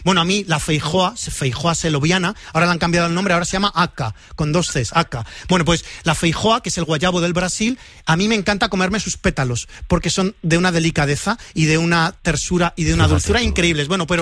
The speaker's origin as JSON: {"language": "Spanish", "region": "Valencian Community", "country": "Spain", "said": "Yo a ti te voy a recomendar como buen valenciano el cumquat."}